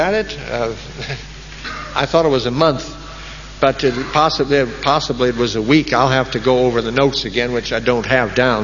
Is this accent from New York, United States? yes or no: no; California, United States; Because I grew up in California in the Depression, and nothing like this.